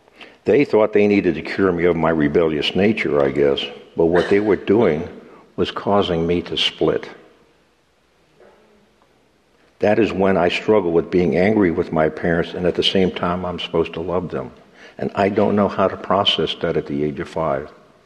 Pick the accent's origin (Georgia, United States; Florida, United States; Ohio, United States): Florida, United States; Miami; I am from Miami, and down there they have a roach problem.